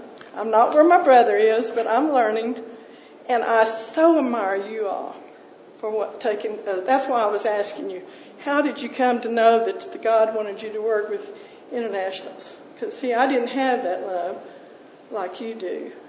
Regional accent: Texas, United States; I'm from Texas. And I'm the black sheep of the family because our daddy was a minister.

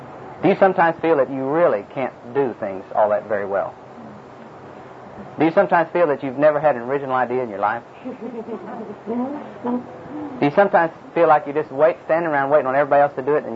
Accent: Chickasha, Oklahoma, United States; Now, here I am from Chickasha, Oklahoma.

